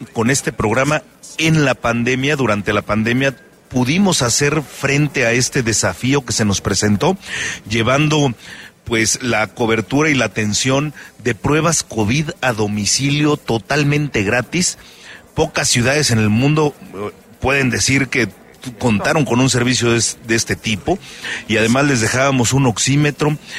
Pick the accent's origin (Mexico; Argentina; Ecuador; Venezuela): Mexico; como buenos mexicanos, nos acordamos del doctor cuando estamos enfermos